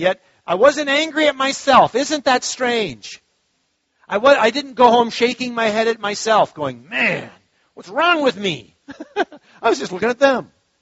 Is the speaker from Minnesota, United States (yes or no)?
yes; Minnesota, United States; Nyssa was a big city compared to where I grew up in Minnesota.